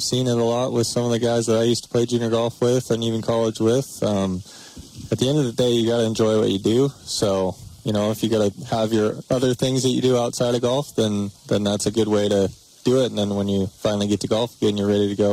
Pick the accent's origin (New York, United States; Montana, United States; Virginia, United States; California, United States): Montana, United States; Libby; born and raised in Libby, so I had a lot of support from back home and kind of all over the state. So it was fun to represent Montana